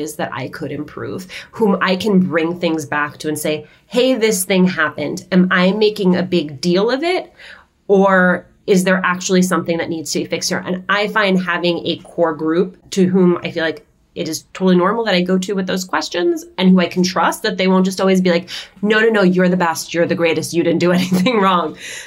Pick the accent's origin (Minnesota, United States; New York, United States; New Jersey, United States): New Jersey, United States; Union City; We grew up in Union City, New Jersey. It was where the Cubans who didn't go to Miami went. It was called Havana on the Hudson.